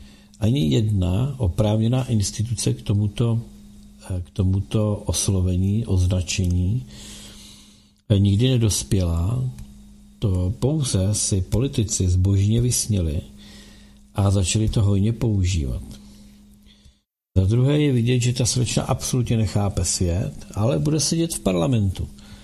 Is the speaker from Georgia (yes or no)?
yes; Georgia; se Rusko snažilo okupovat co největší část Gruzie, odkud pocházím, jak napovídá moje příjmení.